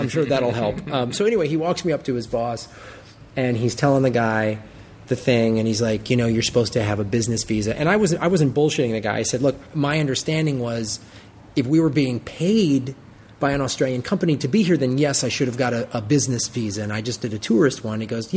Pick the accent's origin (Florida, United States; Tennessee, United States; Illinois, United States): Illinois, United States; Chicago; Because I'm from Chicago, right?